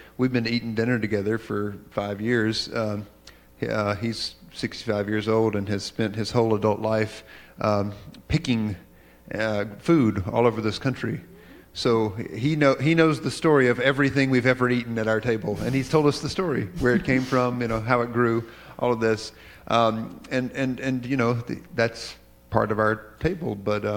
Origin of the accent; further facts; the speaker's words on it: the South, United States; as a Southerner, I recognize that almost all of the yous in Scripture are actually y'all.